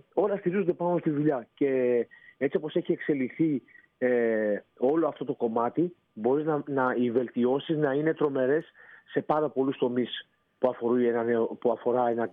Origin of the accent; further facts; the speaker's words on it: Greece; εμείς οι Έλληνες